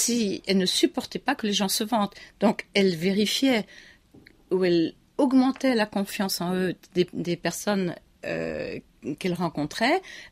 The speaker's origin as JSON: {"language": "French", "country": "France", "tie": "born or raised there", "also_born_or_lived": "Bonn / Brussels", "said": "puis très rapidement à Berlin, à Bonn, à Bruxelles, et seulement après à Paris, où nous sommes arrivés en 1960. Mais effectivement, j'ai grandi en France."}